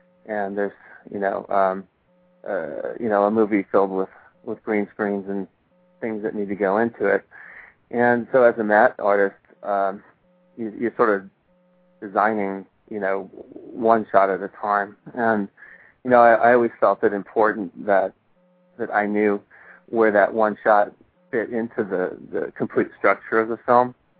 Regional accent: San Diego, California, United States; where we grew up in the San Diego area

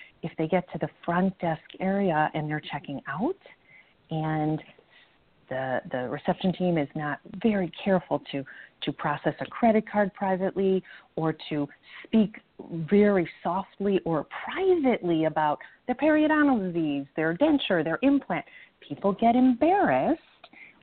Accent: Chicago, Illinois, United States; I'm based in South Florida, so I always have a beautiful day to go to the office. And I'm originally from Chicago, educated at Loyola University in Chicago.

